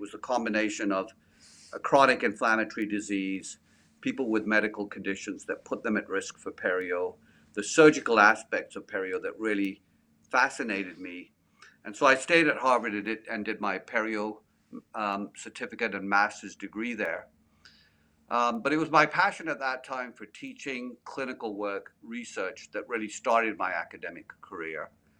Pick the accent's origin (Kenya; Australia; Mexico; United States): Kenya; I grew up in Kenya, East Africa. And sometimes people will ask me, well, you don't look like you're African.